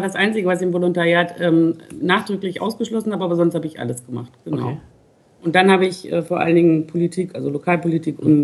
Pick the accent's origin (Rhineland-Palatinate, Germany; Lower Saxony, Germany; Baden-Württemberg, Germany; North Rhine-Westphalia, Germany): Lower Saxony, Germany; Hannover; Ich bin in Hannover geboren und aufgewachsen und du weißt ja, das ist die schönste Stadt der Welt.